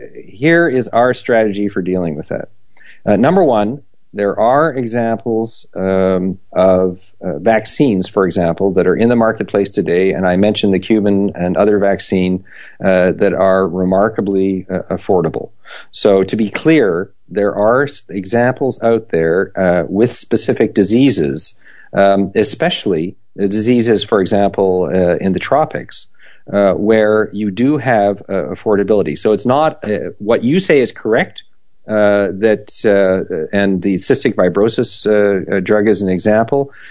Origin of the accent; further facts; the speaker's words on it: Canada; now in Germany; I'm a Canadian marooned in Germany.